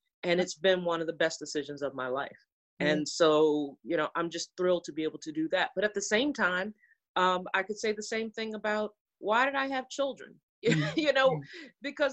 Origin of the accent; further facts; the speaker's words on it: Maryland, United States; I'm from Maryland. I love being home again because it reminds me who I am.